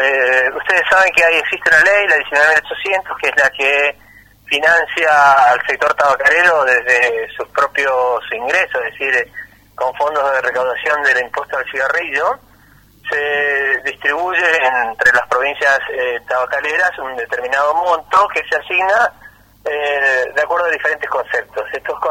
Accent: Corrientes, Argentina; yo soy originariamente correntino, así tengo particular interés en que todas las economías regionales, pero en particular las de mi provincia

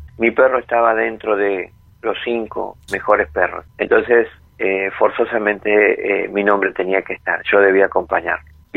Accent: Argentina; Yo soy un argentino orgulloso.

